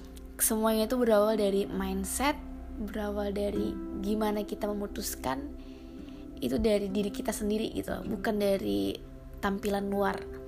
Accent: South Kalimantan, Indonesia; orang Banjar tuh ya, Kalimantan Selatan tempat asal aku

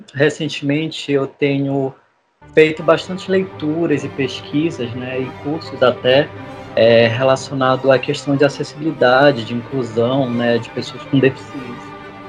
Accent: Belém, Pará, Brazil; eu tenho 32 anos, eu sou de Belém do Pará, no Brasil

